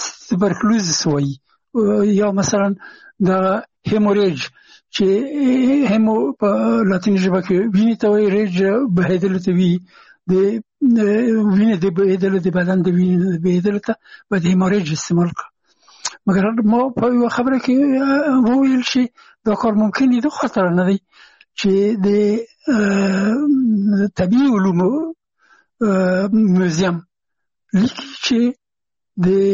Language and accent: Pashto; Afghanistan; now in France; چې زه هم افغان یم، ما ته یې نه پېژندو چې افغان یم.